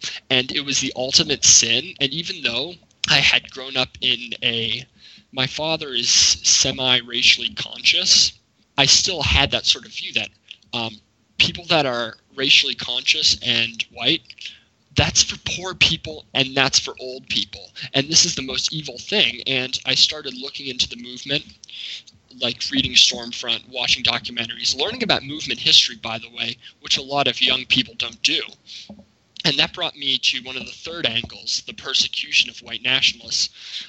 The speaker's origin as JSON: {"language": "English", "region": "East Coast", "country": "United States", "tie": "born or raised there", "said": "So I grew up on the East Coast in a major northern city."}